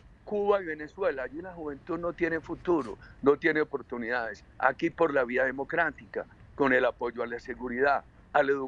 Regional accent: Colombia; En mi país ha habido ese apoyo a un proyecto socialista sumamente peligroso

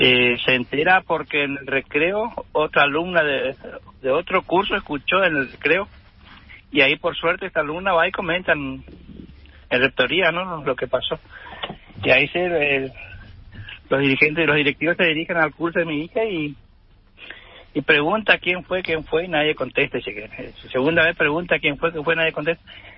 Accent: Gobernador Virasoro, Corrientes, Argentina; porque nosotros somos de Virasoro.

